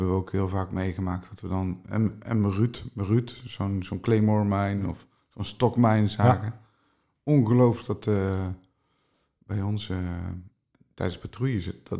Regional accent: North Brabant, Netherlands; ja, ik kom uit Brabant, hè. Soms is mijn taal iets anders.

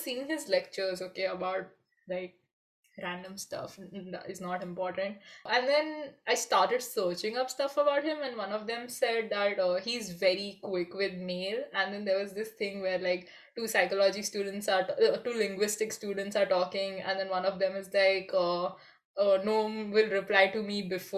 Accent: Mumbai, Maharashtra, India; So I was like, I'm from Mumbai, I run this environmental podcast, blah, blah, blah.

